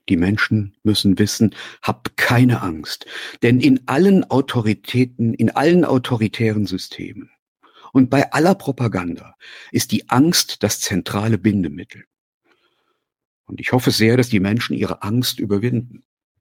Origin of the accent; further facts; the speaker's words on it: Saarland, Germany; Ich komme aus dem Saarland, da haben wir nicht 2, sondern 3 Kriege erlebt